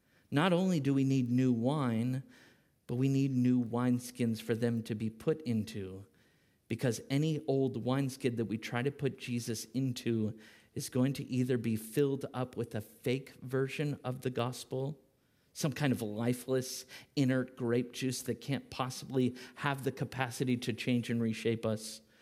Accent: California, United States; I'm from California, so I'll tell you how it's made.

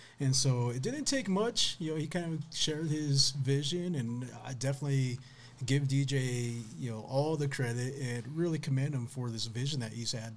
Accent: Monte Vista, Colorado, United States; I moved back to the Valley. I'm originally from Monte Vista and been living out for years. Finally moved back

